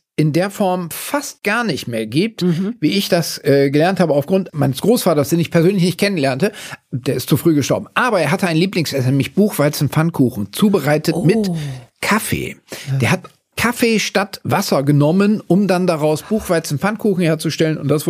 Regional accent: Oldenburg, Lower Saxony, Germany; Ferner erinnere ich mich natürlich als Oldenburger an diese ständigen Grünkohl- und Pinkelessereien immer im Winter

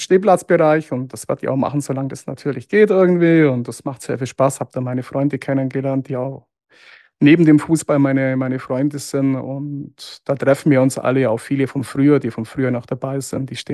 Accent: Augsburg, Bavaria, Germany; Ja, erstmal als Augsburger, natürlich geht man zu seinem lokalen Team.

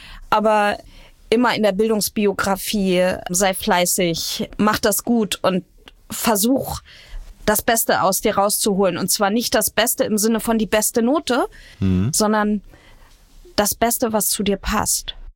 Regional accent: Hamburg, Germany; Ich bin ja in Neugraben-Fischbeck aufgewachsen

